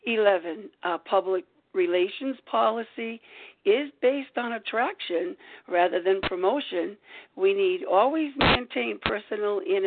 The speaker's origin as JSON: {"language": "English", "region": "Rhode Island", "country": "United States", "said": "I am from Rhode Island"}